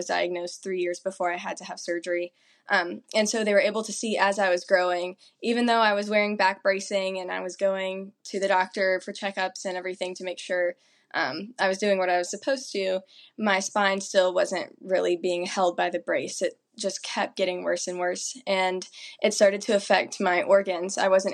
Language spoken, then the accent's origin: English; South Carolina, United States; now in North Carolina, United States; Growing up in upstate South Carolina, it was very hot. We were about 4 hours away from the beach and about 4 hours away from the mountains.